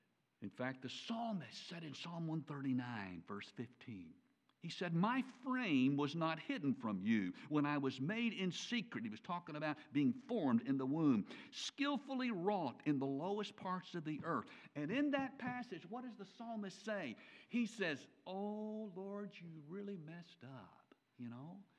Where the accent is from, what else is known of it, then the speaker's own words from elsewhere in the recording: Memphis, Tennessee, United States; born there; I was born in St. Francis Hospital in Memphis, Tennessee.